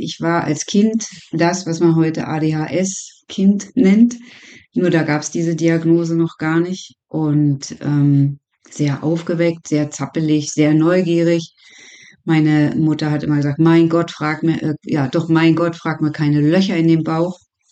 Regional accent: East Germany, Germany; Ich bin zum Beispiel auch in der DDR groß geworden

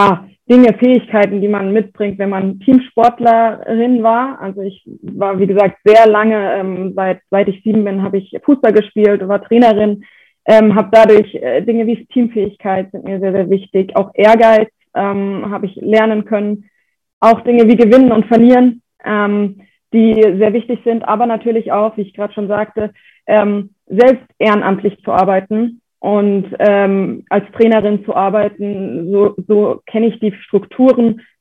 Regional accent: Schlüchtern, Hesse, Germany; now in Frankfurt am Main, Germany; ich bin jetzt 26 Jahre alt, wohne in Frankfurt am Main. Ich bin in Schlichtern aufgewachsen, das ist in Hessen

